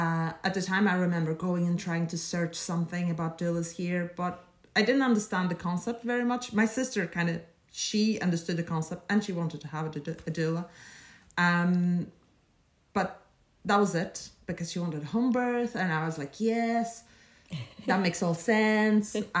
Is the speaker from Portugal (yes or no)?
yes; Madeira, Portugal; now in Northern Ireland, United Kingdom; because I'm originally from Portugal, beautiful island as well, called Madeira.